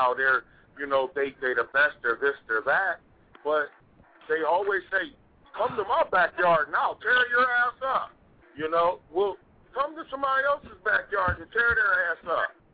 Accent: Midwest, United States; I'm from the Midwest, and I run the East, and I can drive 5 hours

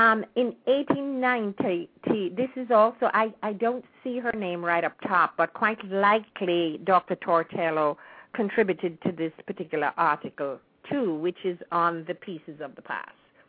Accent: Jamaica; That name is very familiar, very familiar when I was growing up in Jamaica.

